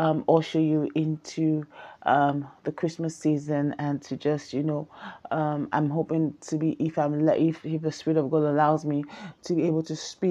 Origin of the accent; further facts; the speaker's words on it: Nigeria; whether you're in Nigeria, my home country